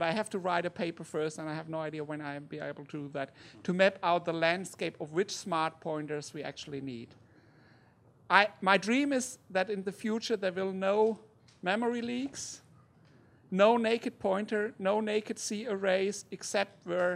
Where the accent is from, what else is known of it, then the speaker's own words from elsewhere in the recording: Switzerland; English is a second language; from Switzerland.